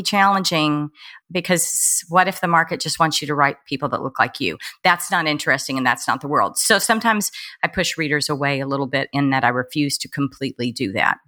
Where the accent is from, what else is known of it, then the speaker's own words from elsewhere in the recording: Amarillo, Texas, United States; I had a series that was based in Texas, in my hometown, and I'm from Amarillo, Texas, for most of my childhood, which is, it's fairly conservative Christian environment.